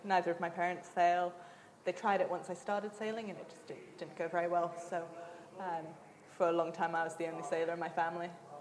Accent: Bermuda; Yep, I'm from Bermuda. I was born and raised there. I left for boarding school and university, but still my home, always will be.

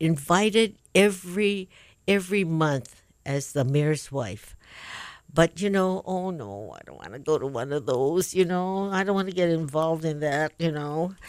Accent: Moiliili, Hawaii, United States; I'm really a Moilili girl. I grew up on Poha Lane, if people know that, by the old stadium.

